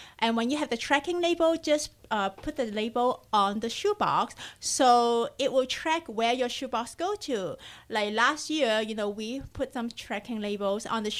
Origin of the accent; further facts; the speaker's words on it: Hong Kong; now in Los Angeles, United States; I am originally from Hong Kong.